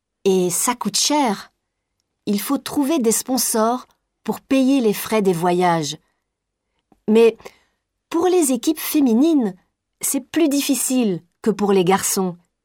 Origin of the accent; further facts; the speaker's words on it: Brussels, Brussels-Capital Region, Belgium; J'ai 17 ans et je viens de Bruxelles, en Belgique.